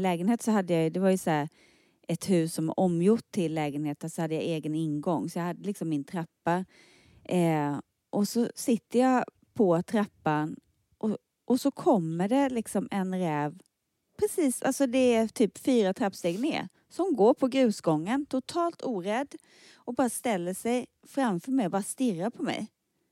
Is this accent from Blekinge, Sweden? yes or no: yes; Eringsboda, Blekinge, Sweden; För då är det från Eringsbo, det där lilla samhället där jag kommer från.